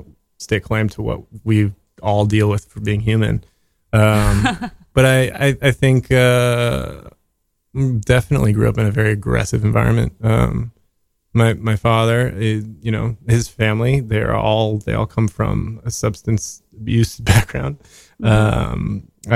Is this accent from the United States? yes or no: yes; United States; I grew up in America with my father's